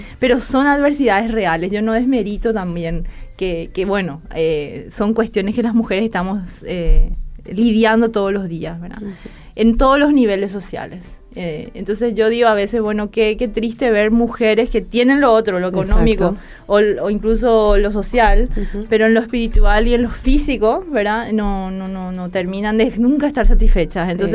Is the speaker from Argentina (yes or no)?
yes; Argentina; born there; also born or lived in Brazil; Mi, sí, mamá creció en Argentina, yo nací en Argentina.